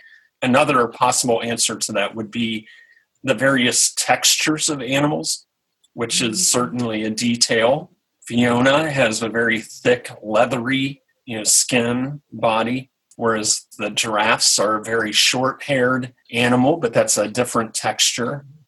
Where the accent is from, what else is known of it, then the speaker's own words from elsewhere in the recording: Cincinnati, Ohio, United States; And being from Cincinnati, I live about 3 hours from Cincinnati now, but I'm from Cincinnati. And if you're from Cincinnati, you're never, ever not a Cincinnatian.